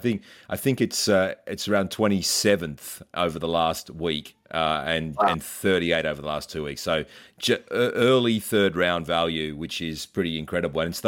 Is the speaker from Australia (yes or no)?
yes; Australia; As an Aussie who loves a beer and loves a glass of Chardonnay or a bit of Cabernet Sauvignon